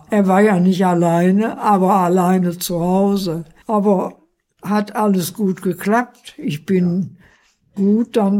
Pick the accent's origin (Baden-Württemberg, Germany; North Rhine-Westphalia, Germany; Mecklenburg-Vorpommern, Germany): North Rhine-Westphalia, Germany; Altena; born there; Das war hier in Essen. Aber geboren bin ich in Altena.